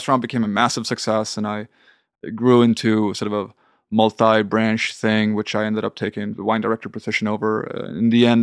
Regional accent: Sweden; So I kind of lucked out and got a good apartment in my hometown in the south of Sweden, which is a convenient sort of commute to Copenhagen.

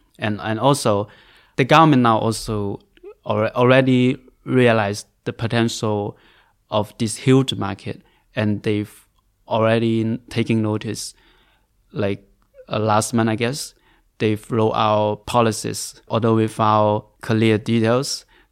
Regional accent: Gaozhou, Guangdong, China; and then reaching to my hometown, which is called Gaozhou. That is 400 kilometers away from Guangzhou.

